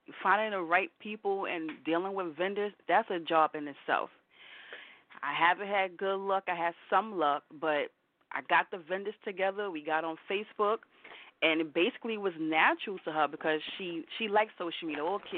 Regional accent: Queens, New York, United States; I'm from Queens.

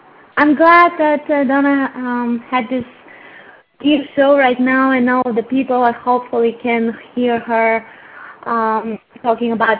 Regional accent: Bulgaria; English is a second language; moved away as an adult; now in United States; I'm originally from Bulgaria.

